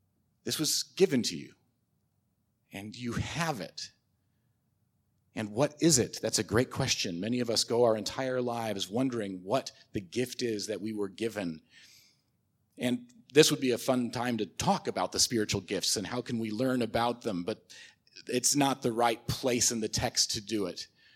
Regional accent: Illinois, United States; And I know this is Texas, so maybe y'all aren't familiar with fires, but growing up in Illinois, we had house fires.

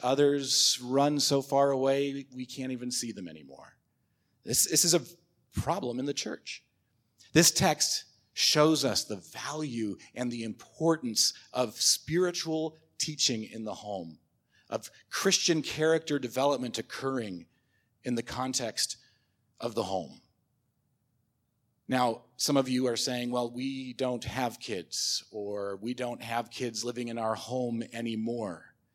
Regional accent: Illinois, United States; And I know this is Texas, so maybe y'all aren't familiar with fires, but growing up in Illinois, we had house fires.

